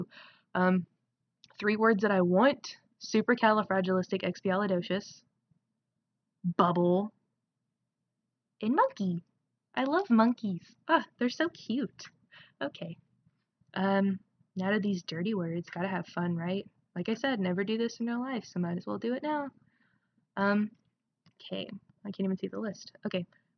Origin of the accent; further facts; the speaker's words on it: Tennessee, United States; accent: southern; I'm from Tennessee, so if you pick up on a southern accent at any point, that's probably why. I'm now conscious about my southern accent and I'm like attempting to change it while I'm talking